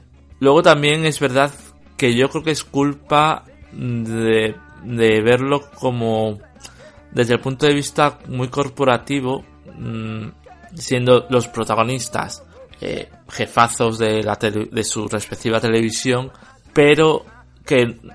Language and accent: Spanish; Spain; como soy español y el inglés no es mi lengua materna